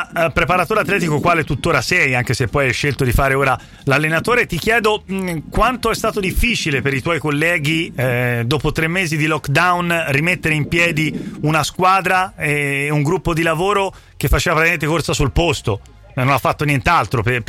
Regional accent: Florence, Tuscany, Italy; No, sono fiorentino prima di tutto

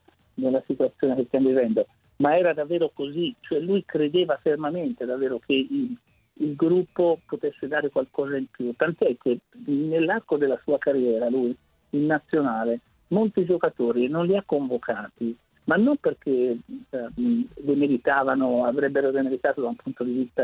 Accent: Prato, Tuscany, Italy; sono nato a Prato, vicino a Prato, stavo vicino alla campagna

